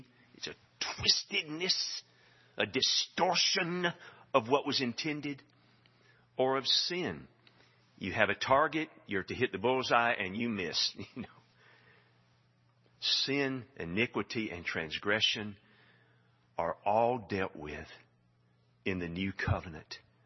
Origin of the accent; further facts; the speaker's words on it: Hartsel, Colorado, United States; I grew up in Hartsel and in a house that my great grandfather built in 1900.